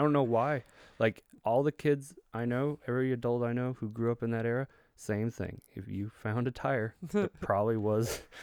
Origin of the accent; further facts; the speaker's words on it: Texas, United States; I grew up in Texas, and the closest mm-hmm. I got to it was health class.